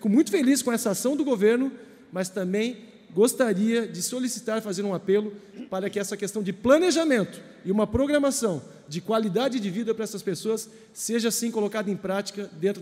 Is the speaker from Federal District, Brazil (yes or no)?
no; Joinville, Santa Catarina, Brazil; Para a região de Joinville, para a cidade de Joinville, de onde vim, né, minha base eleitoral, mas também para todo o Norte do Estado.